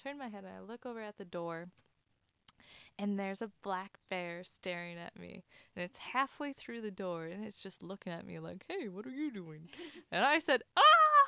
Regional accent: Minnetonka, Minnesota, United States; I'm from Minnetonka, Minnesota.

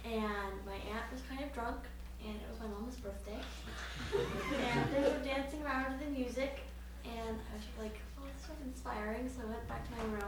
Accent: Seattle, Washington, United States; I'm from Seattle. It's my first time here at Holden Village.

